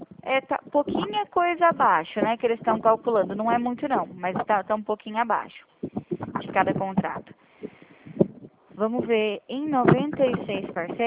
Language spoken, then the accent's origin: Portuguese; Presidente Prudente, São Paulo, Brazil; Eu sou do interior de São Paulo, fica em Presidente Prudente